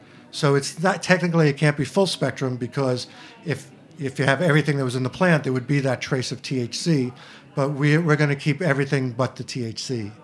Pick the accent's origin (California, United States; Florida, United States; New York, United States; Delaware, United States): New York, United States; Queens; And I'm from Queens, by the way.